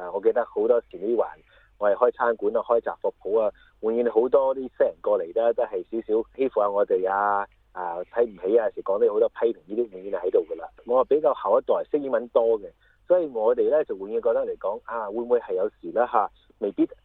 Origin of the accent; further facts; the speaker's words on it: Brisbane, Queensland, Australia; 我是初时我创立就在布里斯本的，我在布里斯本长大。